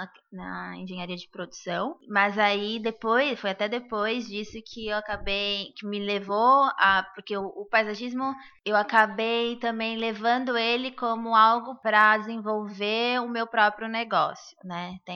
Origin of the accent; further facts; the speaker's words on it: São Paulo, Brazil; eu não sou da cidade de São Paulo, então, como eu sou do interior, eu tive essa oportunidade de ter mais a natureza mais próxima